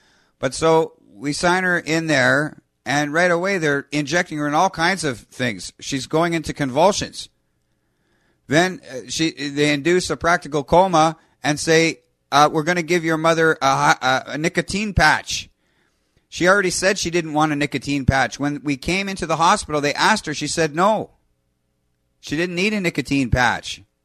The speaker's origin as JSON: {"language": "English", "country": "Canada", "said": "Being Canadian, we can take some pride in our affordable healthcare system"}